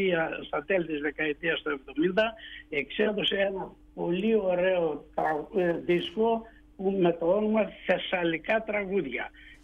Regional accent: Thessaly, Greece; Βασικά φίλοι από το ίδιο χωριό, καταγόμαστε πράγματι από την Καπά Καρδίτσης και οι δύο.

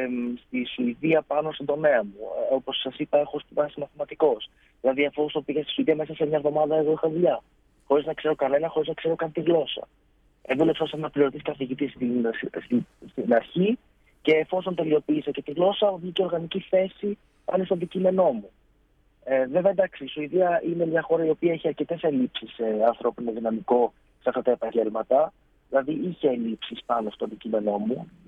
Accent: Thessaly, Greece; Είμαι Θεσσαλός, ναι. Αισθάνομαι Θεσσαλός, αγαπάω τον τόπο μου σίγουρα.

